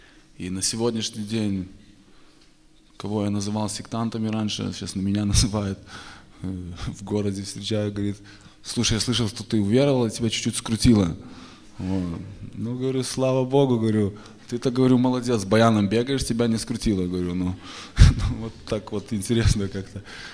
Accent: Vilnius, Vilnius County, Lithuania; я сам с Вильнюса, я рос в Вильнюсе

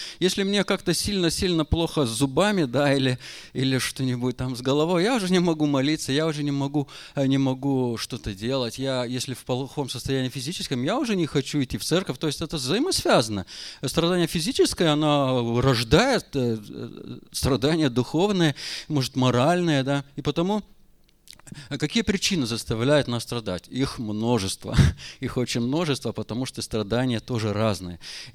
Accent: Lithuania; немножко я горжусь, наверное, этим, что я литовец

